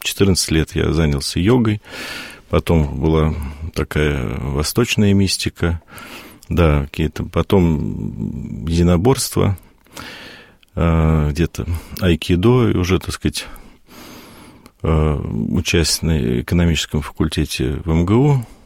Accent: Moscow, Russia; родился в Москве на Большой Почтовой улице в 1970 году. И в 75-м мы переехали на Таганку с родителями, где, собственно, я вырос.

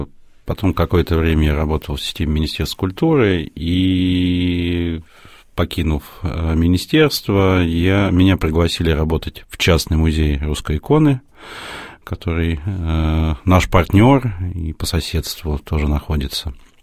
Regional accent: Moscow, Russia; я тоже, как москвич, в свои детские и юношеские годы неоднократно бывал в этом музее

